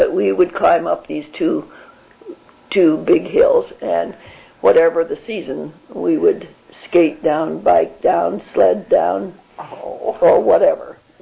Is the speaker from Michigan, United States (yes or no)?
no; Worcester, Massachusetts, United States; born there; I was born on January 27th, 1919, in Worcester, Massachusetts.